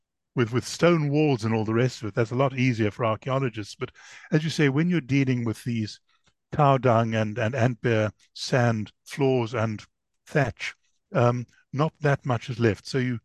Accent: South Africa; I grew up in South Africa and I spent a lot of time in the Zulu part of the world

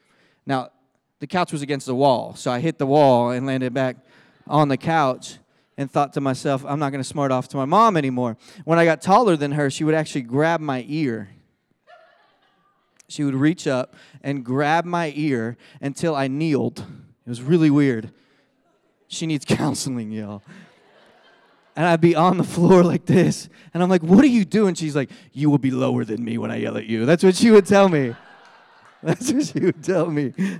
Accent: Philadelphia, Pennsylvania, United States; When I was a kid, I grew up in Philadelphia, and There, it gets cold. It's not like Texas.

